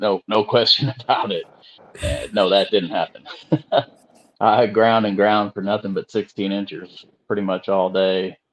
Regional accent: Okeechobee, Florida, United States; I grew up on Okeechobee, on the south end at Slim's Fish Camp

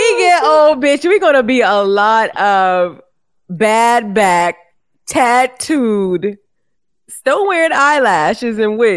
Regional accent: Charleston, South Carolina, United States; Like, it's, you know, I'm from Charleston, so people be extra geeky, right?

